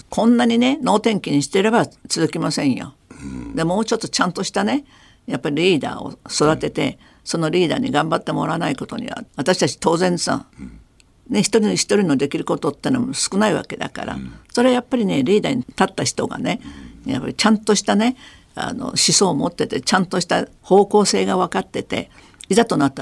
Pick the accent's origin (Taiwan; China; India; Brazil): Taiwan; 私は中国人がよく分かってたし、台湾で生きてきたから、ね、日本の統治も経験したし、中国人も見てるし